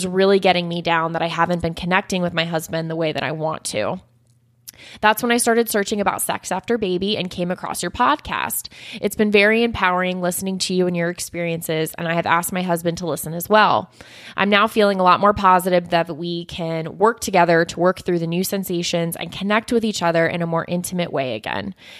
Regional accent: New Zealand; I'm from New Zealand

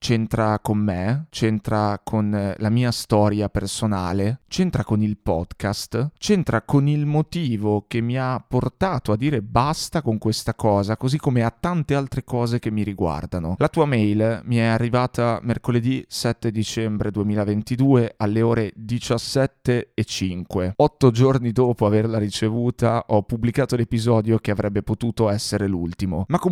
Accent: Riccione, Emilia-Romagna, Italy; a dicembre compio 35 anni, ma ti assicuro che non li dimostro, e sono di Riccione.

